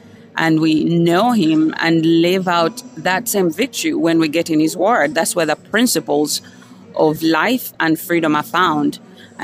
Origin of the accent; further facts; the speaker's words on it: Uganda; born there; I was born in Uganda